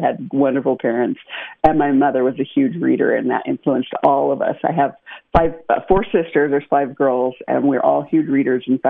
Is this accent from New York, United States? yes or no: no; Brigham City, Utah, United States; Because I grew up in Brigham City, they had a program called the Palace Playhouse.